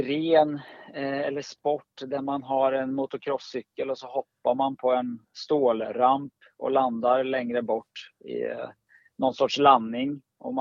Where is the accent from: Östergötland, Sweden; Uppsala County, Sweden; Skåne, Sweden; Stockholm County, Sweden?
Östergötland, Sweden; Norrköping; now in Falun, Sweden; Nej, jag är född och uppvuxen i Norrköping.